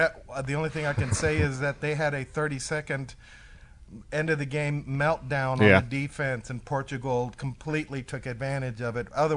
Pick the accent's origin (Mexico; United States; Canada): Mexico; I was, you know, growing up in Mexico, I played a little bit of soccer / football